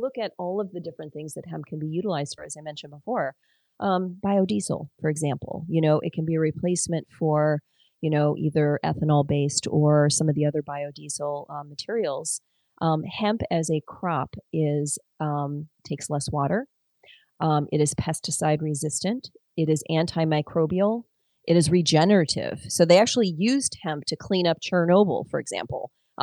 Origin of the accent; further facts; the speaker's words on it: Detroit, Michigan, United States; It's like I grew up in Detroit, and Detroit, people are proud.